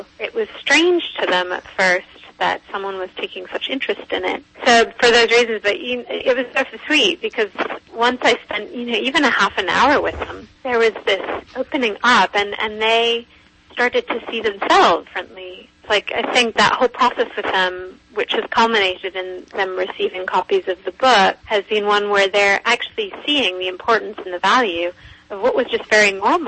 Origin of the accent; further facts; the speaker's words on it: England, United Kingdom; I grew up in England